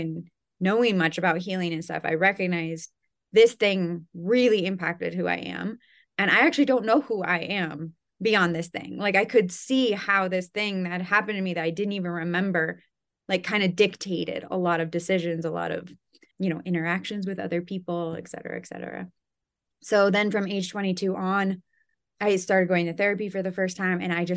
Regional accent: Iowa, United States; Well, I'm born and raised in the Midwest in Iowa. I had a British father and an American mother, so I kind of had a different, you know, two different kind of cultural upbringings.

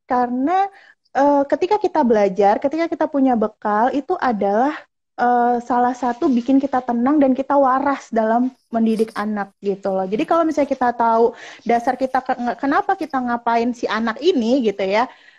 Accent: Sumatra, Indonesia; apalagi saya kan orang Sumatera, tiap hari tuh harus makan sambal.

